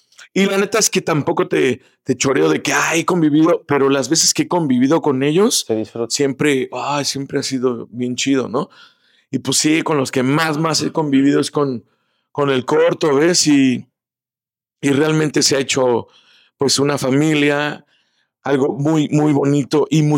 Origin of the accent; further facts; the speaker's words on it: Mexico City, Mexico; O sea, yo soy chilango, ¿no? Y de feño, ¿no? Porque crecí en el DF.